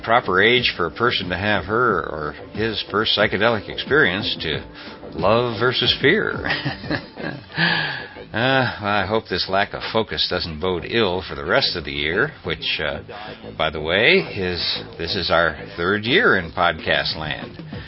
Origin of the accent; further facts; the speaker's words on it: Topeka, Kansas, United States; Growing up in Topeka, Kansas